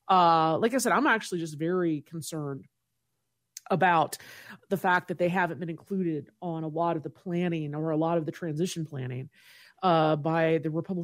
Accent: Kentucky, United States; and I'm originally from Kentucky

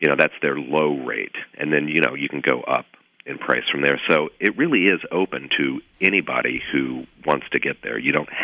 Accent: Indiana, United States; I grew up in the Midwest. My childhood vacations were all based upon piling into the station wagon, driving to a nearby Midwestern city. I grew up in northern Indiana.

